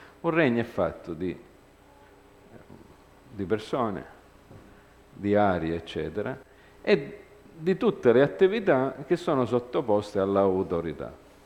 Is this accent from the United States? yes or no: yes; United States; Italian is a second language; io sono americano, quindi queste parole a volte mi confondo